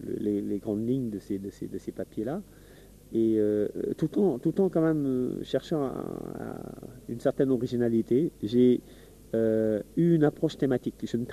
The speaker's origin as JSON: {"language": "French", "country": "Senegal", "moved": "as an adult", "said": "je suis sénégalais, j'ai 34 ans. J'ai été en France en 85 pour poursuivre mes études."}